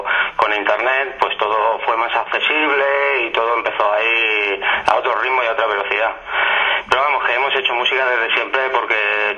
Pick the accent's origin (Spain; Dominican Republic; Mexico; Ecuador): Spain; Sant Feliu de Llobregat, Catalonia; Nosotros somos de aquí, de San Feliu de Llobregat, un pueblecito al este Radio Barcelona.